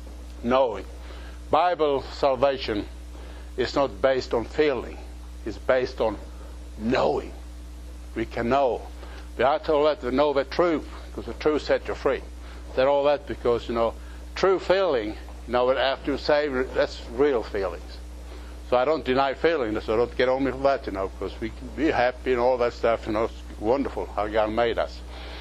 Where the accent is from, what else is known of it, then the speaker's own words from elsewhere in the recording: the South, United States; Your brother and me, we're Southerner.